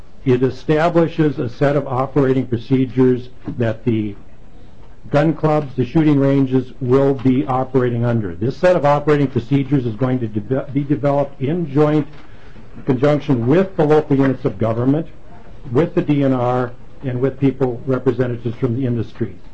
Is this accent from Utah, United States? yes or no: no; Ashby, Minnesota, United States; I'm from the Ashby area, rural Minnesota, Otter Tail County.